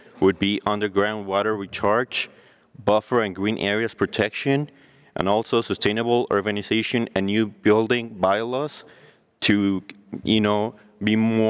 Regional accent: Jalisco, Mexico; We come from Jalisco, Mexico, actually from the land of mariachi and tequila.

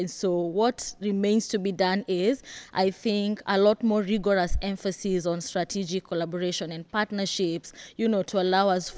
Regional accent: Kenya; since I come from Kenya.

